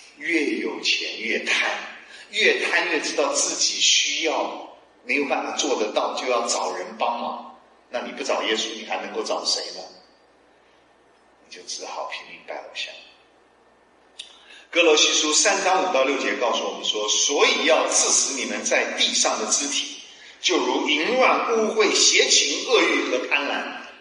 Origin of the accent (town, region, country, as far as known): China